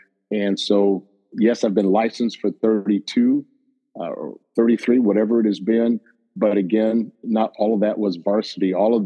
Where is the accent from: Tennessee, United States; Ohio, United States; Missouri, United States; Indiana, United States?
Indiana, United States; South Bend; also born or lived in Elkhart; Well, I was born in Elkhart. Moved in South Bend since the age of four.